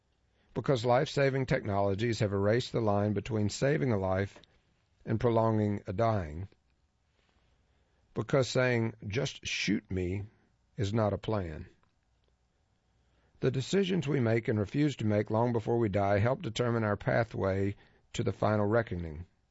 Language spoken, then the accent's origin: English; California, United States; In California, my home state